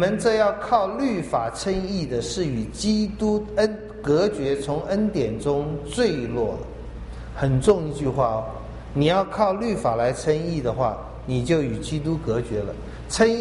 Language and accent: Chinese; China; 在我们中国人容易犯这个错